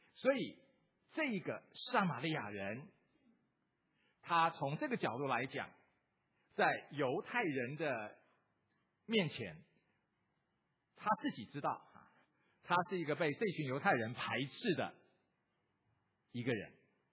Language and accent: Chinese; China; 就是用我们中国人讲了一句话不太好听的话